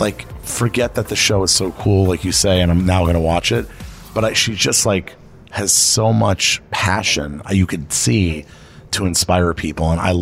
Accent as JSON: {"language": "English", "town": "Miami", "region": "Florida", "country": "United States", "tie": "born or raised there", "said": "I'm born and raised in Miami, and I go to Naples a lot because I'm a big pickleball player"}